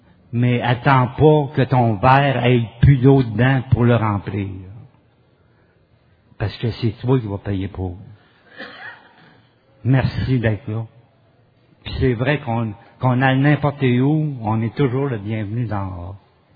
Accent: Quebec City, Quebec, Canada; born there; now in Montreal, Canada; Je suis né à Québec et ça fait maintenant 15 ans que je suis à Montréal.

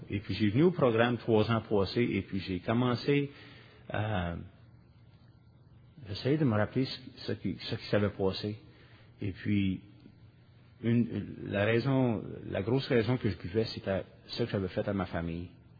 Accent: New Brunswick, Canada; accent: Acadian French; Comme Lise, je viens du Nouveau-Brunswick. Je m'en qualifie bien vite, là. Je suis un Acadien. Mon français, c'est un français acadien.

